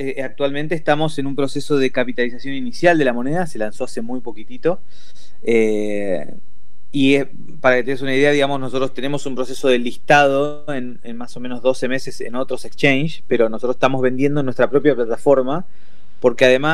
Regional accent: Argentina; también nosotros siendo argentinos hicimos un poco de fuerza para que el primer país donde se empezara este desarrollo fuera Argentina

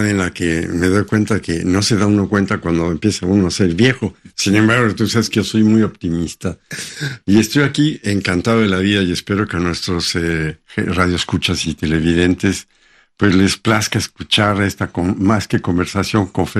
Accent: Mexico; yo soy un hombre agnóstico, no nací en Israel, no soy de la comunidad judía, pero como mexicano

